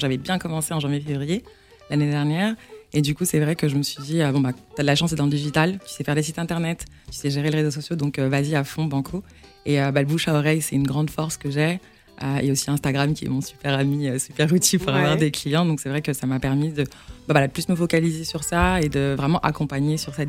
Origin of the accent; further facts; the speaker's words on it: Comoros; Mais c'est en retournant chez moi aux Comores